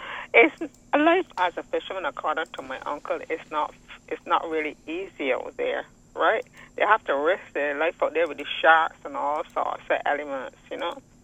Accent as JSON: {"language": "English", "country": "Philippines", "said": "Because we are Philippines. We come from the East, you know? And that's how our family really made our money."}